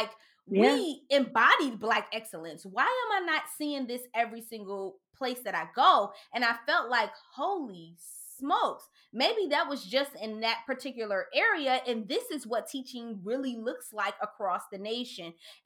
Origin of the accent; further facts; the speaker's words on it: Ohio, United States; Even though I was from Ohio, I'm like, okay, maybe that's just Ohio.